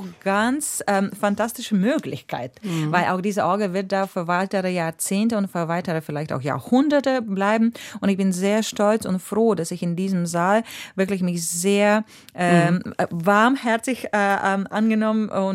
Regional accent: Rezekne, Latgale, Latvia; German is a second language; moved away; also born or lived in Riga / Stuttgart / London; Und davor natürlich meine Heimat, Resekne, ganz lange auch.

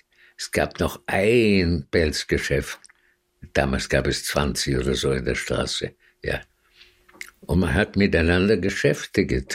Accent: United States; ich bekam dieses Stipendium nach Paris als amerikanischer Student.

